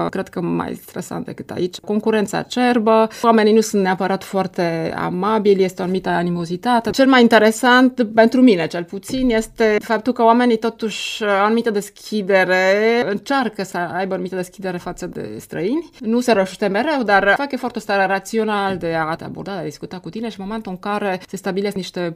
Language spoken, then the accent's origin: Romanian; Cluj-Napoca, Cluj County, Romania; Eu sunt din Cluj, mi-a tihnit și aici la Iași.